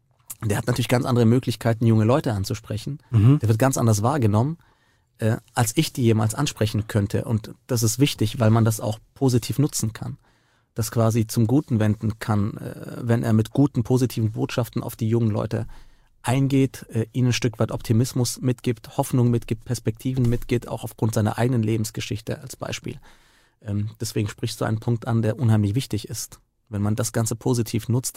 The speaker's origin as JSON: {"language": "German", "town": "Ulm", "region": "Baden-Württemberg", "country": "Germany", "tie": "born or raised there", "said": "ich bin in Ulm aufgewachsen"}